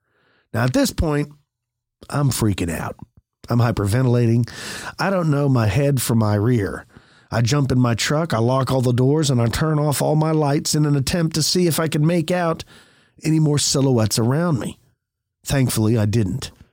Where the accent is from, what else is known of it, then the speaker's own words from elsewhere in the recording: Hebbronville, Texas, United States; I hauled my butt back into my hometown of Hebronville, Texas, which is 30 or 40 minutes drive from my ranch.